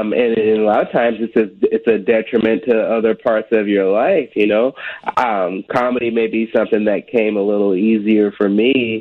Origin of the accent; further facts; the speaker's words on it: Chicago, Illinois, United States; also born or lived in Portland; I was raised in Chicago, but my comedy life started in Portland, and I love both those cities.